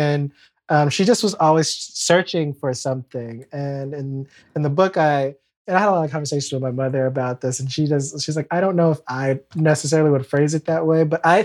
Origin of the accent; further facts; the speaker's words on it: Cleveland, Ohio, United States; moved away as an adult; now in Brooklyn, United States; I'm originally from Cleveland, Ohio. I live in Brooklyn now. I moved here about 10 years ago. That sounds so wild to say. Came here for undergrad and I've been here ever since. But from Cleveland, that's where my mother is from as well.